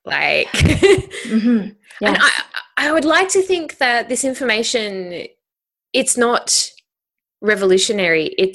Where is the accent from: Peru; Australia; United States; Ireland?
Australia; I'm Australian, obviously, and we have our own social justice issues down here.